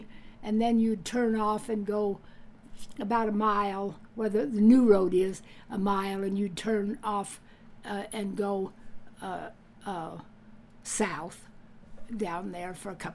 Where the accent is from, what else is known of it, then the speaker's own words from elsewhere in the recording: Canada; moved away; We came from Canada in a 24 Ford truck, and it took us 9 days to come down here.